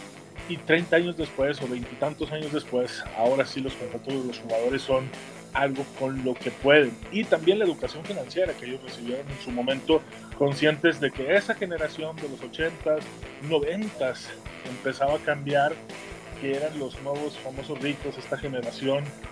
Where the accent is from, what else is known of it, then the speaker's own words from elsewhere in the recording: Mexico; Pero yo como mexicano, yo veo un extranjero que me viene a dar competencia